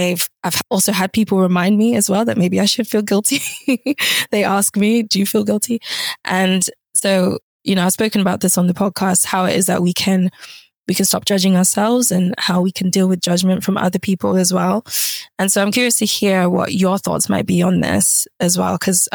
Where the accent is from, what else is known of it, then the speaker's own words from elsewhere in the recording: Nigeria; my older sister, who's also a bit untraditional as a Nigerian, having studied law, but then didn't become a lawyer.